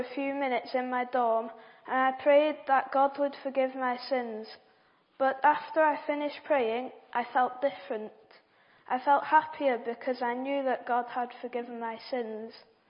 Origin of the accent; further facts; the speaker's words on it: Peterborough, East of England, United Kingdom; born there; I was born in Peterborough in England.